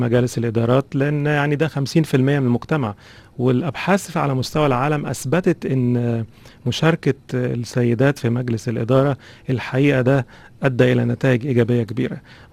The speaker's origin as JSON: {"language": "Arabic", "country": "Egypt", "moved": "as an adult", "lives_now": "United Kingdom", "said": "انا من مصر اساسا بشتغل في انجلترا،"}